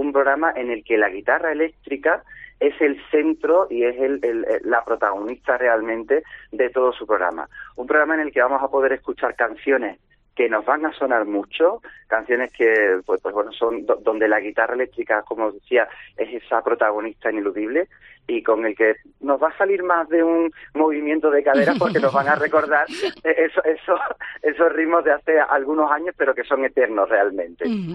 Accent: Seville, Andalusia, Spain; tanto para los que somos de aquí de Sevilla como para las personas que nos visitan

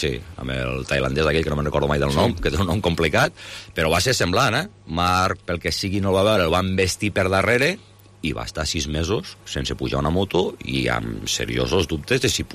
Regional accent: Lleida, Catalonia, Spain; com a lleidatà i com a periodista d'esports de lleidatà

